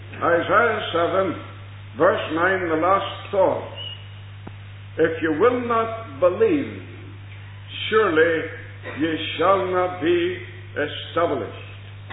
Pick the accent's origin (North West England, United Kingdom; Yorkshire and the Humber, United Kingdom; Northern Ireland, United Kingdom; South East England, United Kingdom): Northern Ireland, United Kingdom; Lurgan; born there; I was born in Lurgan of parents that were very religious. And according to the religion, the Church of Ireland, I was baptized when I was only 8 days old.